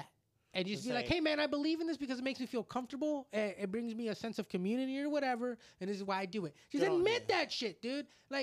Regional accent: El Salvador; Because I speak Spanish. So I'll be able to read, understand, and I get that. I kind of get the culture because I'm from El Salvador.

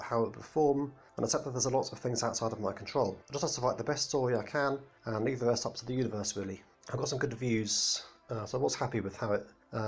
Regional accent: Brighton, South East England, United Kingdom; now in Carluke, United Kingdom; I'm originally from Brighton in England, but I've been living in Scotland for the past 20 years, so that's nearly half my lifetime. Pretty much settled here in the town of Carluke

